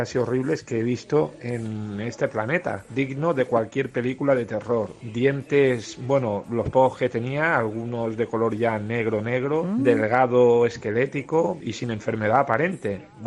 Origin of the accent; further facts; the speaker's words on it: Palma, Balearic Islands, Spain; de Palma de Mallorca.